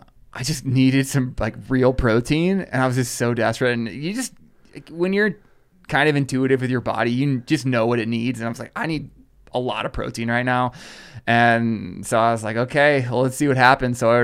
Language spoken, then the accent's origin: English; Iowa, United States; also born or lived in Chicago; now in Colorado, United States; because I lived in Chicago and I grew up in Iowa, and coming to the mountains was something special.